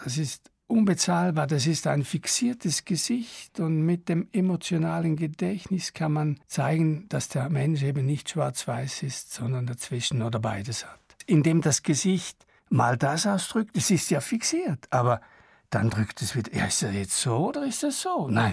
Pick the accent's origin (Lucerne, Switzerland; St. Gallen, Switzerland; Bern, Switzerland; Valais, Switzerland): St. Gallen, Switzerland; accent: St. Gallen German; first language Swiss German; German is a second language; Ja, das ist St. Gallerdeutsch und St. Gallerdeutsch ist nicht die beliebteste Mundart in der Schweiz.